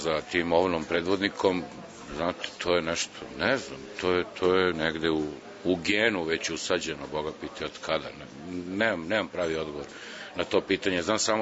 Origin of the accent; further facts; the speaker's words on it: Pančevo, Vojvodina, Serbia; s kojima sam odrastao u Pančevu